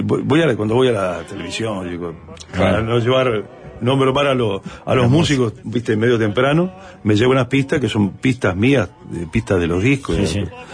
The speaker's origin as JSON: {"language": "Spanish", "town": "Rincón del Cerro", "region": "Montevideo", "country": "Uruguay", "tie": "born there", "said": "yo nací en el Rincón del Cerro, allá cerca, en la Chacra, ¿no? Ahí donde vive el Pepe. Uh-huh. Pero en el año 96 me mudé. Bueno, y tuve otros domicilios, pero me mudé a Sitio Grande y Millán."}